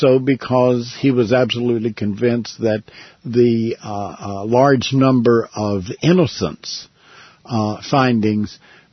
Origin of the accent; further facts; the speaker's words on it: Texas, United States; cases that I am familiar with because I'm from Texas are Rendell Dell Adams, Clarence Brantley.